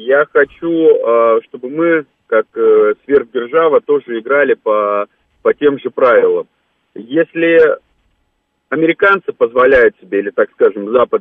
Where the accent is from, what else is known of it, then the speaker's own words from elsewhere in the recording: Moldova; Сам родом из Молдавии